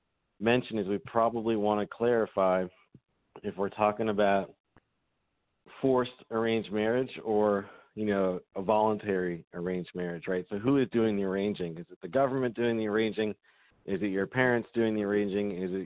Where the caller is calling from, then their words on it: San Francisco, California, United States; calling from San Francisco, California.